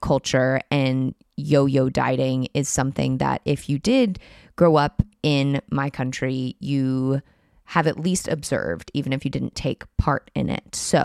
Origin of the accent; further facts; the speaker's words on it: United States; my experience as an American woman